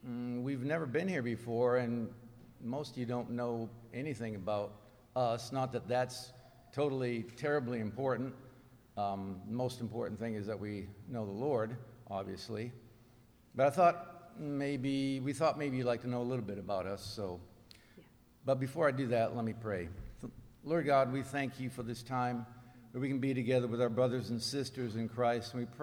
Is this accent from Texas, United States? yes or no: yes; Marshall, Texas, United States; So we're bringing greetings from Marshall, Texas, and from Malaysia. This is our first trip to Alaska ever, yeah. And it's great to be here in your big state that's bigger than our state, Texas.